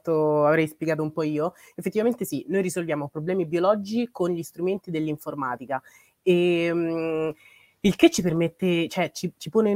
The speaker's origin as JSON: {"language": "Italian", "town": "Rome", "region": "Lazio", "country": "Italy", "tie": "born or raised there", "lives_now": "Milan, Italy", "said": "Io sono di origini nigeriane, ma sono nata a Roma e ho studiato là, diciamo, all'università. Dopodiché, dopo l'università mi sono trasferita mi sono trasferita a Milano"}